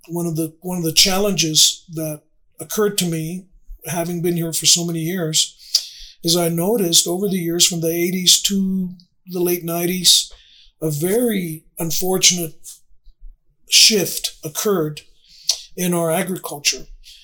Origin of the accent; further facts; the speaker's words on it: Laredo, Texas, United States; I'm from La Plaza de San Agustín de Laredo, which is a land grant community.